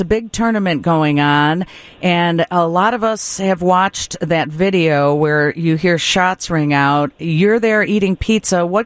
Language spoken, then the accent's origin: English; Chicago, Illinois, United States; We're from Chicago.